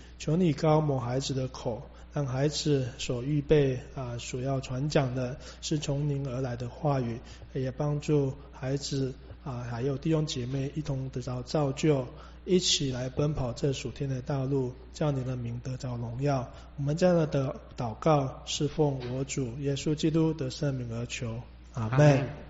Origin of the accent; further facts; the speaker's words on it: China; 我们中国人说三字经是人之初性本善哦。